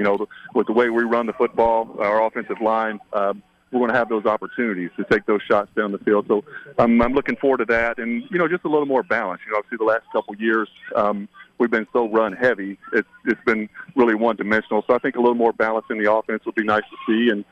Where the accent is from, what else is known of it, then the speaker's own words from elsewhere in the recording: Kentucky, United States; I felt it when I was at UK, being a hometown kid and, trying to perform on, in front of the home fans and all that kind of stuff.